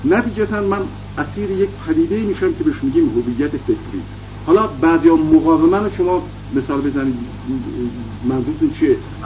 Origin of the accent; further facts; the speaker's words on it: Iran; وقتی من میگم من ایرانیم